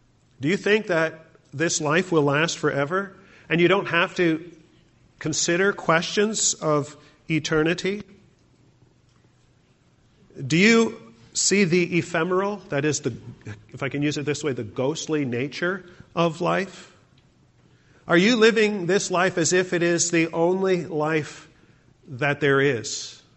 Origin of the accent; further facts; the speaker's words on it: Canada; just as cold as it does where I grew up in Canada.